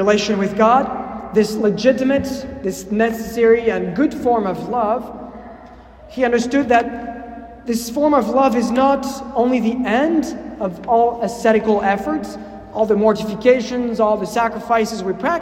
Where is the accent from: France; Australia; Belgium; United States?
France; English is a second language; the current debate in France, my home country